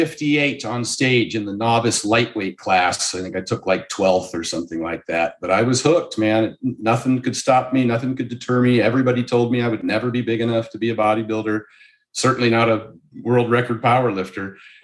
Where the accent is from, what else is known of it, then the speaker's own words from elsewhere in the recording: Oregon, United States; also born or lived in Seattle; now in Las Vegas, United States; Nope. Born and raised in Oregon, went to the University of Oregon, spent 20 years in Seattle, and that's what made me run to the sun.